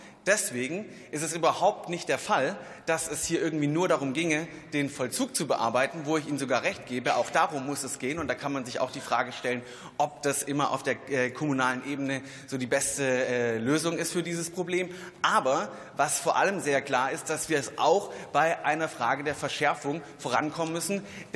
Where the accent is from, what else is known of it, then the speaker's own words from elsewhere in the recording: Baden-Württemberg, Germany; und nun komme ich aus Baden-Württemberg